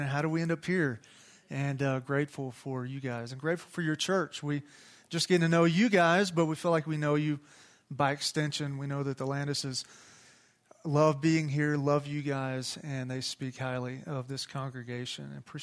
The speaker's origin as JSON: {"language": "English", "town": "Cisco", "region": "Texas", "country": "United States", "tie": "born or raised there", "said": "I was born and raised in Cisco, Texas"}